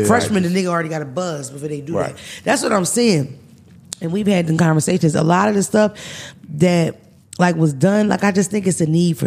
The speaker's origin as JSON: {"language": "English", "town": "Philadelphia", "region": "Pennsylvania", "country": "United States", "said": "Plus, I'm from Philly. Everybody raps in Philly."}